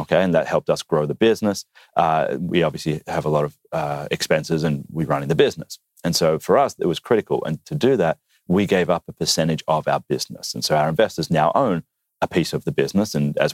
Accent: Australia; I am Australian

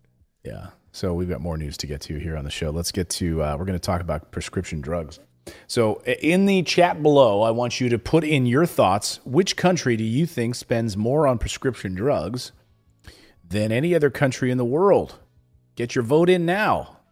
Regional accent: Philadelphia, Pennsylvania, United States; I'm from the East Coast. I'm from Philly.

